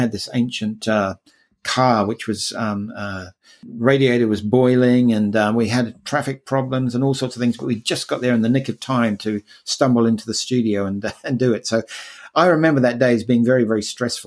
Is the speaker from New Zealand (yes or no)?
yes; New Zealand; moved away as an adult; now in London, United Kingdom; that was not long after I came from New Zealand.